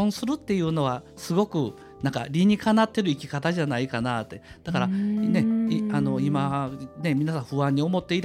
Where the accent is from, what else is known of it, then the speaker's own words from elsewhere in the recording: Kyoto, Japan; やっぱり僕はやっぱり京都で生まれ育ってますんでですね